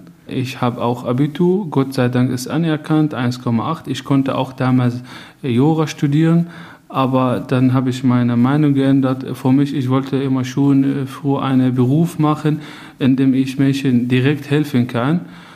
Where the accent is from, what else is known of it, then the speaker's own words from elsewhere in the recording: Syria; moved away as an adult; now in Germany; ich komme aus Syrien, ich bin seit 10 Jahren in Deutschland und ich werde dieses Jahr 30.